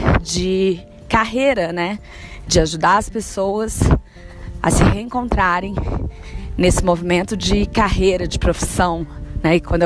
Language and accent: Portuguese; Belo Horizonte, Minas Gerais, Brazil; accent: pão de queijo; now in São Paulo, Brazil; Eu sou mineira, né, de BH. Facilmente vocês vão reconhecer o sotaque pão de queijo aí em alguns momentos. E eu sempre trabalhei ou Minas, ou São Paulo, ou Rio de Janeiro. Hoje eu moro em São Paulo, tem mais de 10 anos.